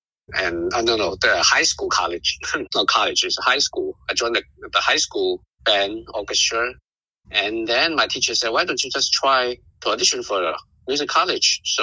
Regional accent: China; now in United States; I came from China and become a violinist in the States for over 3 decades.

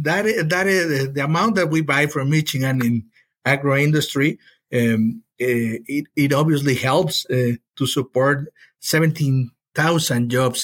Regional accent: Acapulco, Guerrero, Mexico; I'm from Acapulco.

